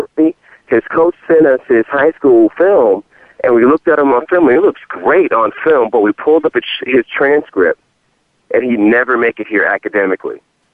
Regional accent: Miami, Florida, United States; born there; And I was born in Miami, so I was a huge Miami Hurricane fan.

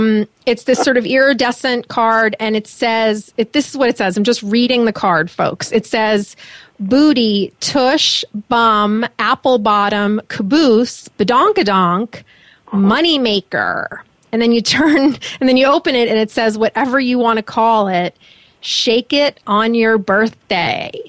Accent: Syosset, New York, United States; I was born in Syosset, New York, which is on Long Island.

